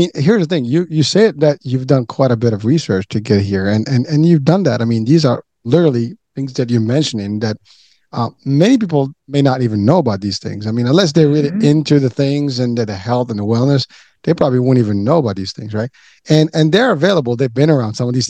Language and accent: English; Morocco; I'm originally from Morocco, and an exfoliation of the body is a weekly, you know, tradition. I mean, literally back home